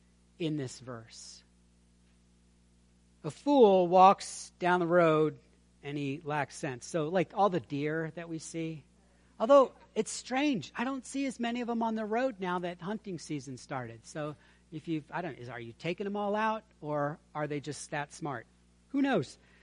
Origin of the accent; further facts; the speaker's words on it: Maryland, United States; So, I remember when I was growing up in Maryland, and I would probably be considered more conservative in Maryland.